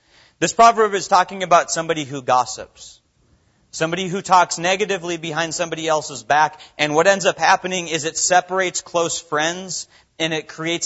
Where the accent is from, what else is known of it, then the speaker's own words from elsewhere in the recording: Minnesota, United States; Growing up in Minnesota, I grew up on 5 acres.